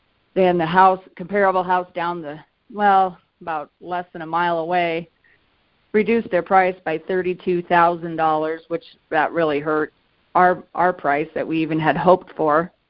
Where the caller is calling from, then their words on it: Sioux Falls, South Dakota, United States; Sioux Falls.